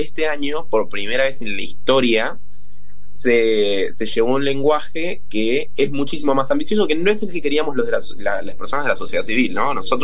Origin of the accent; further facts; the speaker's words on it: Argentina; Y les decía esto, o sea, mira, yo vengo de Argentina.